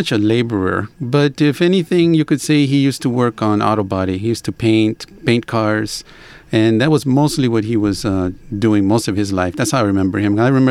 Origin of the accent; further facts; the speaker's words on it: Los Angeles, California, United States; I grew up in L.A., right in the middle of all of the pandilleros and everything.